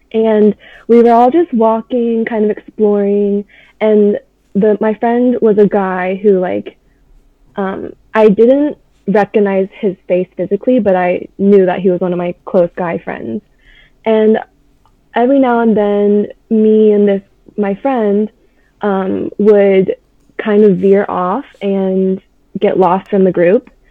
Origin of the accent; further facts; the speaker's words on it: Durham, North Carolina, United States; Yes, I'm from North Carolina, Durham.